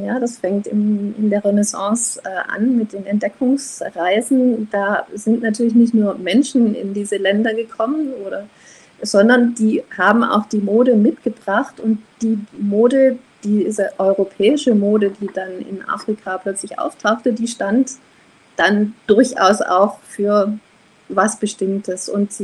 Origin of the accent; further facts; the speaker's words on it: Germany; born there; also born or lived in France / South Africa; Also ich bin, wie gesagt, in Deutschland geboren und habe dann sehr, sehr lange in Frankreich gelebt und dann eben in Südafrika.